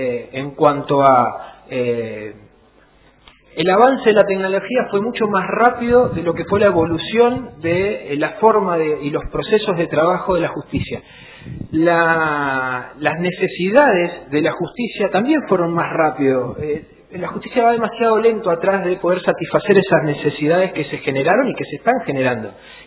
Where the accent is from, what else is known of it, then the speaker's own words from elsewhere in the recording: Lomas de Zamora, Buenos Aires Province, Argentina; En la familia en que yo me crié, y en el barrio en el que yo me crié, yo soy de Lomas